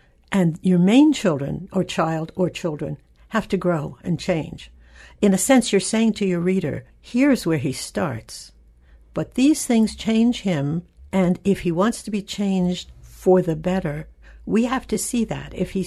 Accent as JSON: {"language": "English", "town": "Manhattan", "region": "New York", "country": "United States", "tie": "born or raised there", "said": "even though I was brought up in Manhattan and in a fairly Jewish community."}